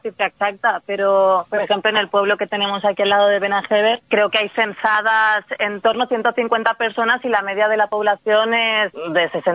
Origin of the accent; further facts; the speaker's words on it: Valencia, Valencian Community, Spain; Luego también hay gente que venimos de Valencia